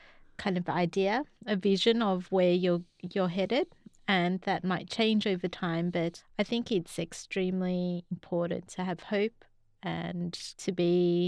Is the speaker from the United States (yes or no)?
no; Australia; born there; I was born in Australia.